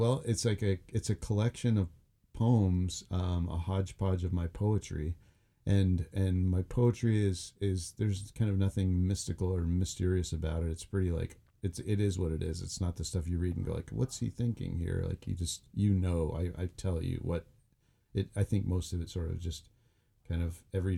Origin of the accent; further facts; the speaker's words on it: Bethel, Alaska, United States; I had plenty of my friends growing up in Bethel.